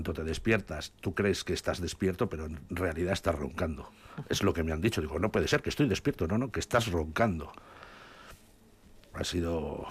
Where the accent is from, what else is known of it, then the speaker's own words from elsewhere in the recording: Urbijana, Basque Country, Spain; Soy de un pueblo pequeño, se llama Urbijana, está en Ribera Alta.